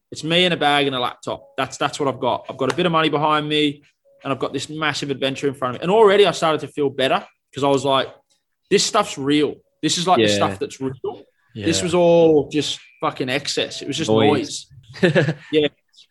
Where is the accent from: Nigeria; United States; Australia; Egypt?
Australia; accent: Australian; now in England; What I'm an Australian guy landing in England. I don't know fucking anyone. I've got an Australian accent